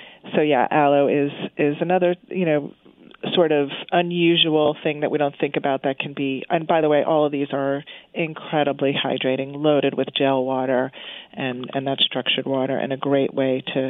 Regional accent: Florida, United States; I grew up in Florida, and we used to have aloe growing all over the place.

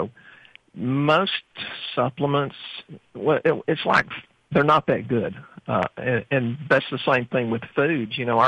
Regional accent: Texas, United States; Now, keep in mind, we're from Texas.

